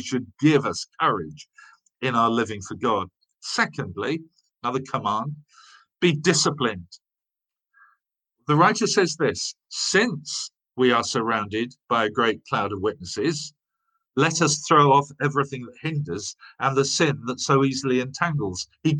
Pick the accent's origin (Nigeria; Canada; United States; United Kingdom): United Kingdom; Southend-on-Sea, East of England; I was brought up in Essex, as many of you know, as many of you were indeed. But I was brought up in Southend